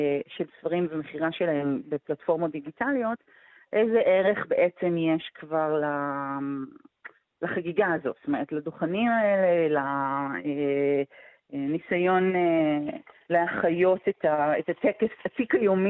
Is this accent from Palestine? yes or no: no; Jerusalem, Jerusalem District, Israel; כשאני גדלתי בירושלים